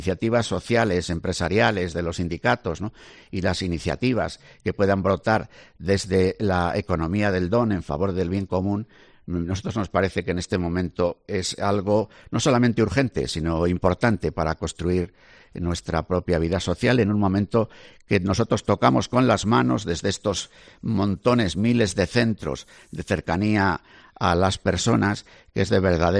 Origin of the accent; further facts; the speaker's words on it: Valladolid, Castile and León, Spain; yo soy de Valladolid.